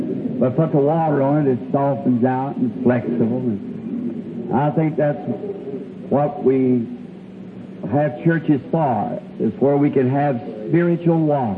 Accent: Ireland; and I was there as an Irishman.

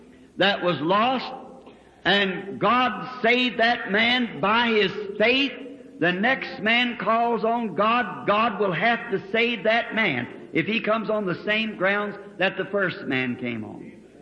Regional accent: the South, United States; I'm a Southerner, and it's supper to me.

